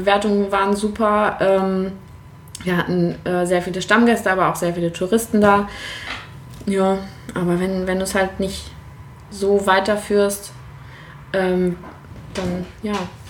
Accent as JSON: {"language": "German", "town": "Lübeck", "region": "Schleswig-Holstein", "country": "Germany", "tie": "born or raised there", "also_born_or_lived": "Berlin"}